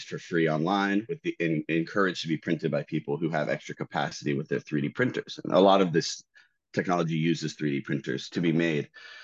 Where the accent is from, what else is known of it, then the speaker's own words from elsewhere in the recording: Shreveport, Louisiana, United States; I grew up in Shreveport, Louisiana, pretty small town in Louisiana.